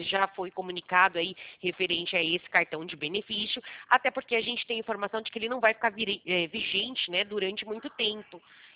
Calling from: Americana, São Paulo, Brazil; Isso, exatamente. Eu falo da cidade de Americana.

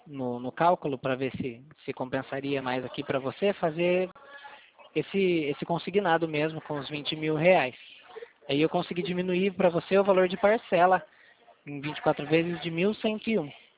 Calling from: São Paulo, Brazil; Mas eu falo de São Paulo, né?

